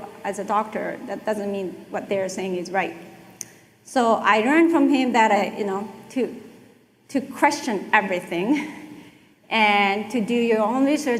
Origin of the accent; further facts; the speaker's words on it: Japan; English is a second language; I was born and raised in Japan